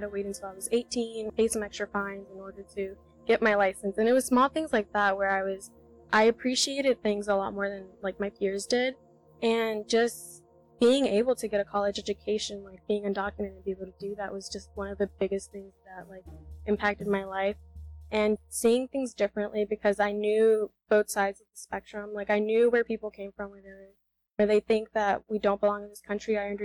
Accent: Charlotte, North Carolina, United States; also born or lived in Mexico; We arrived when I turned 11 months, so 18 years. We're from Mexico. I've been here my entire life. I haven't known any other home besides Charlotte. I grew up here, and my siblings were both born here.

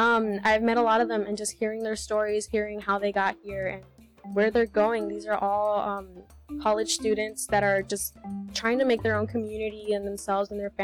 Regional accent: Charlotte, North Carolina, United States; also born or lived in Mexico; We arrived when I turned 11 months, so 18 years. We're from Mexico. I've been here my entire life. I haven't known any other home besides Charlotte. I grew up here, and my siblings were both born here.

